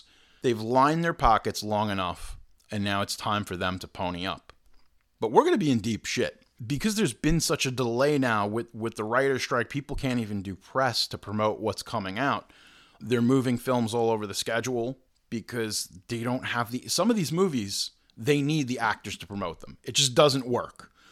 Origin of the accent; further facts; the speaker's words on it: Long Island, New York, United States; I'm from Long Island. Over by me, 30 minutes away, is David Zaslav's $300 million compound in the Hamptons.